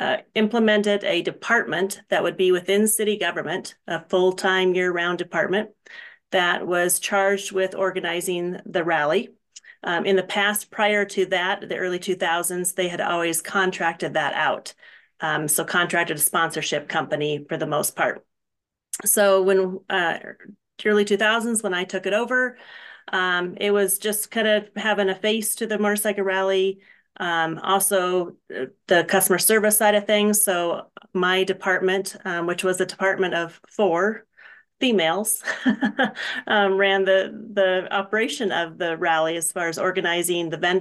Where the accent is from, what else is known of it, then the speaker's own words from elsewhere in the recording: Sturgis, South Dakota, United States; I grew up in Sturgis, South Dakota. That's where I was born and raised.